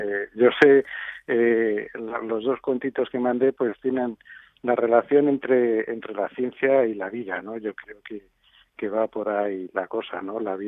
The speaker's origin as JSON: {"language": "Spanish", "country": "Spain", "also_born_or_lived": "Galicia", "said": "echando un poco recuerdo de mi infancia que ha transcurrido los veranos en Galicia"}